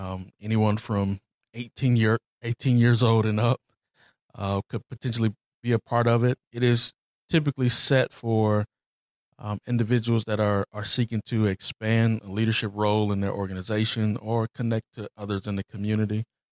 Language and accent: English; Anderson, United States; So I'm from Anderson, born and raised. A little history. I played basketball at Highland.